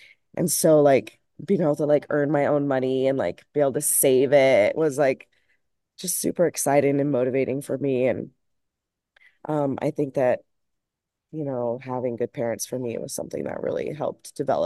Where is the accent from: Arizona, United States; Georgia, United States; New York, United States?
Arizona, United States; I grew up in Arizona, so I didn't get to do those as much.